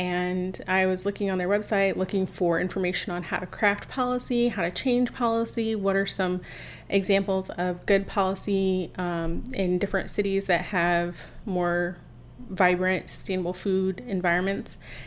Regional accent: Fort Wayne, Indiana, United States; I really care about Fort Wayne. It is my hometown, and I wanted to have it to come back

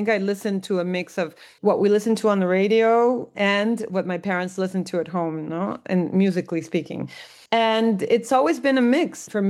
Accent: Tijuana, Baja California, Mexico; I'm from Tijuana, which is a border city. And I mean, we definitely had this mix, you know, like I think all border cities, but I grew up like in a mix of US and Mexico all together at the same time. I always studied in Mexico.

